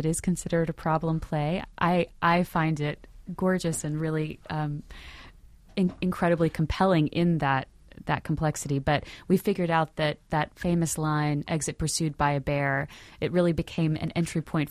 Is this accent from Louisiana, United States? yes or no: yes; Louisiana, United States; growing up in Louisiana, I certainly directed a lot of shows in my backyard